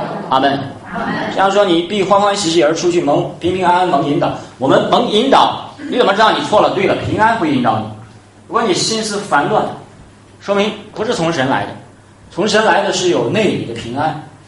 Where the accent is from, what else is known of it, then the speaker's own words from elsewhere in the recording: Henan, China; accent: Henan; 放羊娃，这是我们河南话。